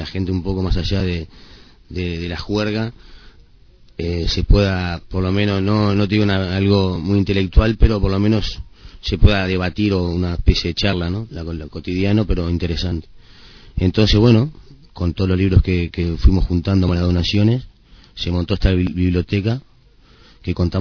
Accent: Montevideo, Uruguay; para mí este barrio es lo más parecido a donde yo me crié, en Montevideo

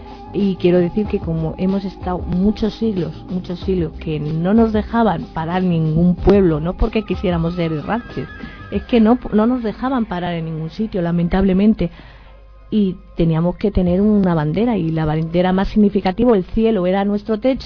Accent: Spain; estamos desde el 1425, que somos españoles

